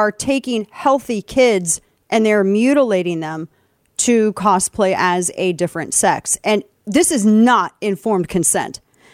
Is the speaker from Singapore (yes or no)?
no; St. Louis, Missouri, United States; takes place in my home state and in my hometown of St. Louis, which was crazy to see a hospital that, because Kane and I are both St. Louisans, homegrown